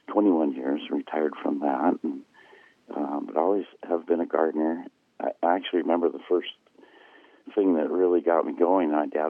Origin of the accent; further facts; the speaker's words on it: Davenport, Iowa, United States; now in Alaska, United States; It wasn't a farm situation, but we were definitely rural in Davenport, Iowa